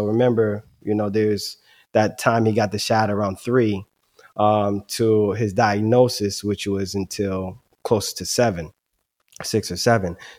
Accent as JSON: {"language": "English", "town": "Bergenfield", "region": "New Jersey", "country": "United States", "tie": "born or raised there", "said": "So I have him in a school system that I grew up in Bergenfield, New Jersey, which is a phenomenal school system."}